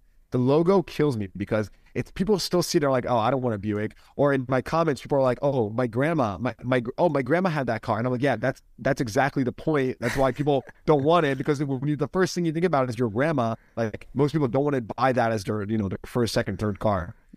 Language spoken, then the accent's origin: English; East Coast, United States; No, I'm from the East Coast.